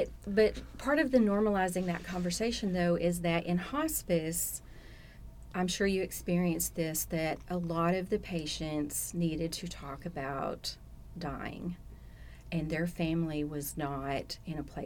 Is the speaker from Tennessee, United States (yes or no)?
no; Jonesboro, Arkansas, United States; So I'm from the Jonesboro area.